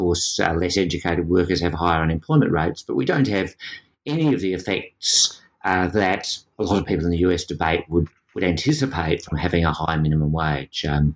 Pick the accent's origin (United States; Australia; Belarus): Australia; But in this context, being an Australian gives you a different perspective.